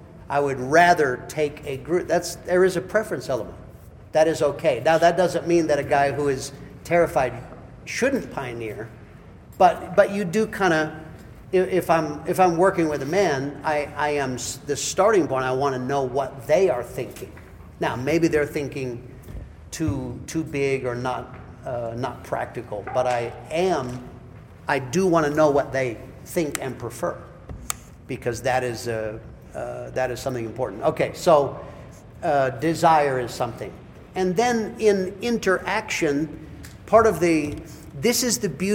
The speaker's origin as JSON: {"language": "English", "town": "Prescott", "region": "Arizona", "country": "United States", "tie": "born or raised there", "said": "Yeah, I got to understand, I was raised in Prescott, Arizona, so, and God told us to go to Africa. Like, how the heck would that ever happen? Little white boy from Prescott, I don't know."}